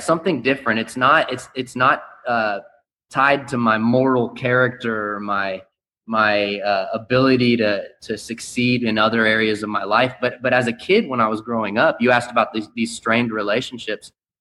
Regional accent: Austin, Texas, United States; I was born and raised in Austin, Texas.

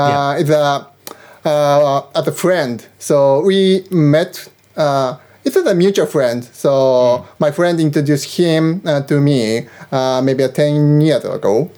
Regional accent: Japan; English is a second language; But I've never lived outside Japan. So I learned English so by myself in Japan, only in Japan.

